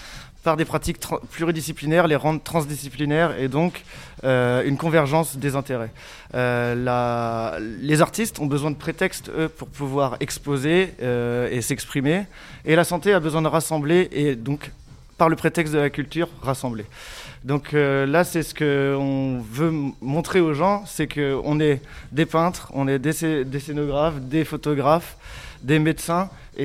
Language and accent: French; Rennes, Brittany, France; donc je suis rennais, architecte de profession